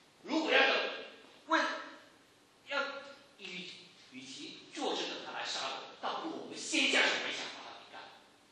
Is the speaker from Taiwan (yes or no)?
no; China; 所以我们中国人讲一句话